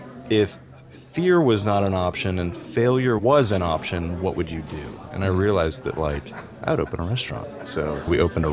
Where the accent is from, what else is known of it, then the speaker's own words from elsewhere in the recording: New Mexico, United States; I'm from New Mexico, so green chilies are really big, and green chili powder is something that you can really only find in that part of the country.